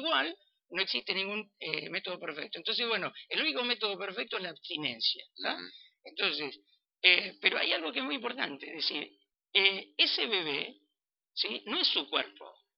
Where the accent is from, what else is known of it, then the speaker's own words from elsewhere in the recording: Argentina; Y yo creo que nosotros como argentinos es el tiempo de empezar a pensar